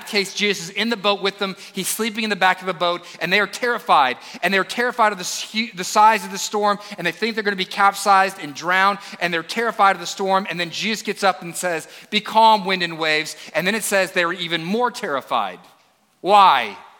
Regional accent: Florida, United States; I grew up in Florida, on the east coast of Florida. I lived through 5 hurricanes growing up.

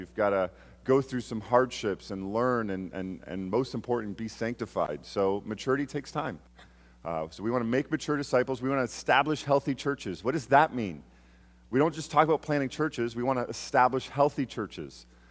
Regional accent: Canada; I'm naturally from Canada. I say words like out and about as the former queen did and now the king. It's English, and we speak English up in Canada.

